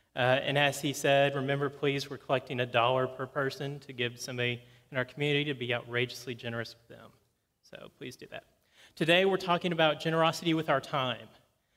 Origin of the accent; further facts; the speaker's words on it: Texas, United States; fair warning, I'm from West Texas, so I hope y'all is something you're comfortable signing.